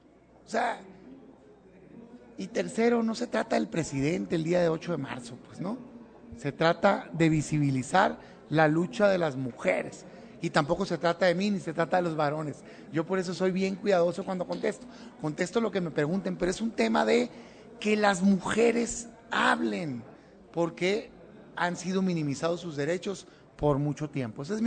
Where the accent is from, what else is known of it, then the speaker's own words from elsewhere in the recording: Mexico; Como mexicano.